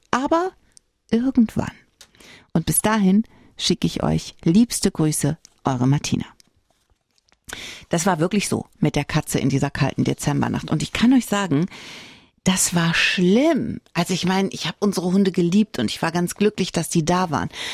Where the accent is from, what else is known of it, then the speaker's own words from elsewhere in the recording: North Rhine-Westphalia, Germany; Ja, okay, ich komme vom Niederrhein, aber Rhein ist Rhein, finde ich.